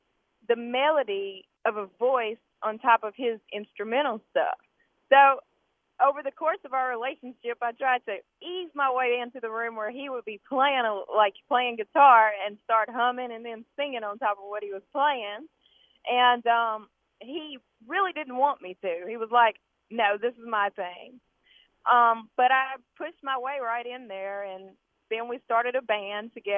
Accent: Jackson, Tennessee, United States; I am from Jackson, Tennessee, and I went first from birth until about 12 to East Jackson Church of Christ.

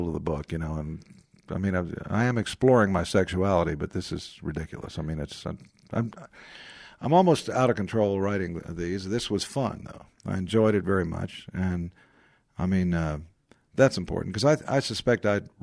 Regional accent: Kerrville, Texas, United States; 1986, when I ran for justice of the peace in my hometown of Kerrville, Texas, and my fellow Kerrverts returned me to the private sector.

